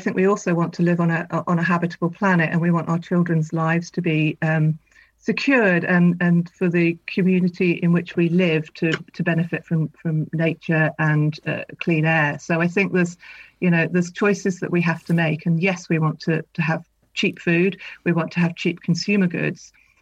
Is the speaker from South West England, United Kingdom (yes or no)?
no; Tynemouth, North East England, United Kingdom; So I grew up by the coast. I grew up in Tynmouth